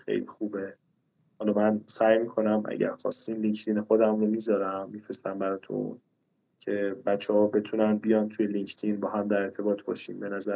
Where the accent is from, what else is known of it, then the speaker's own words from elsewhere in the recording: Iran; ولی خب به هر حال ما ایرانی هستیم، راههایی بلدیم دیگه